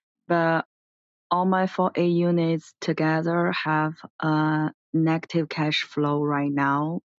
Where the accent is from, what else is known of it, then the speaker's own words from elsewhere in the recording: New Jersey, United States; Hi, I'm from New Jersey.